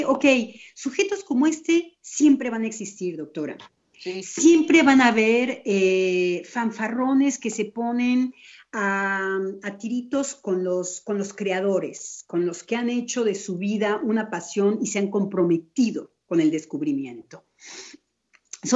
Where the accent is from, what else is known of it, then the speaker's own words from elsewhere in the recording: Mexico; Porque entonces yo me dije, ¿por qué en mi país? ¿Por qué en México?